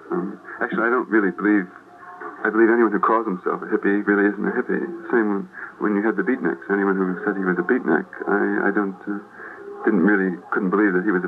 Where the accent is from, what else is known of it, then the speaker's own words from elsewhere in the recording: United States; That's right, I'm an American.